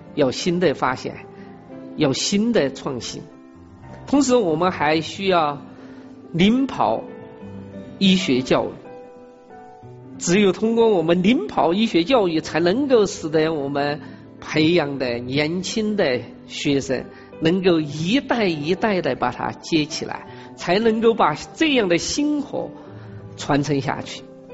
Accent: China; 但是我在想，为什么我们中国人用了有效果呢？

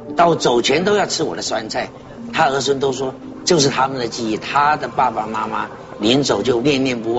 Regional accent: Taiwan; born there; 我是在台湾出生的，爸妈都东北人，

